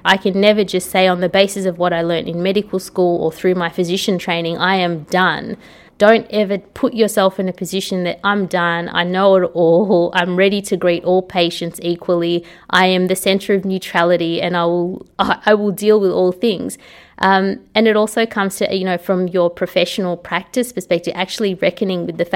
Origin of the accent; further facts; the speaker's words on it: Australia; I'm asking you because I'm Aussie and you're clearly not.